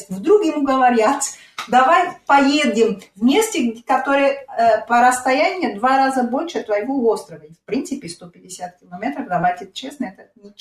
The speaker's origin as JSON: {"language": "Russian", "country": "Cape Verde", "moved": "yes", "lives_now": "Lisbon, Portugal", "said": "я когда первый раз уехал, то есть улетел из Кабо-Верд в Португалию и приехал сюда"}